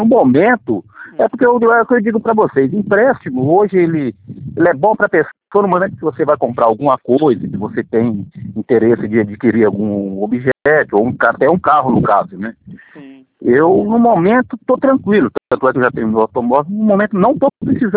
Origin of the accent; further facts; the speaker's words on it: Guararapes, São Paulo, Brazil; Ah, tá, porque eu sou aqui de Guararapes.